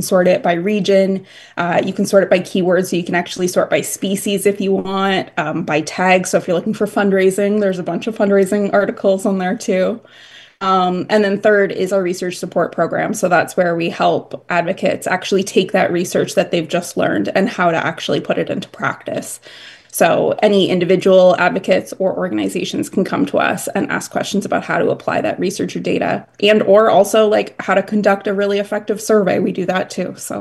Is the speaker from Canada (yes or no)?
yes; Canada; For some folks who know me, I'm Canadian. I don't say A that much, so hopefully it won't catch me up in the podcast, but it might start coming out a little twangy.